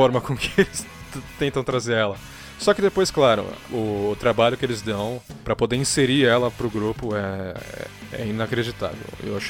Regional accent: Brazil; Mas claro, como nós somos brasileiros, né, a gente não pegou esse contexto.

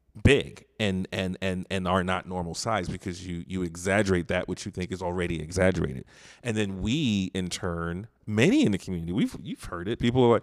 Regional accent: New York City, New York, United States; I remember, you know, growing up in New York and being like in the city or whatever

